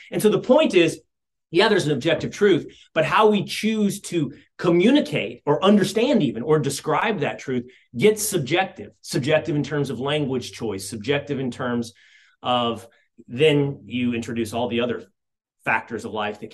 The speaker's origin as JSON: {"language": "English", "region": "Texas", "country": "United States", "said": "I come from Texas."}